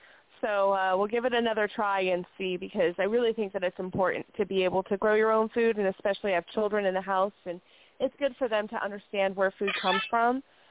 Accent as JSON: {"language": "English", "town": "Las Vegas", "region": "Nevada", "country": "United States", "said": "You know, I'm from Las Vegas, and it always matters who you know."}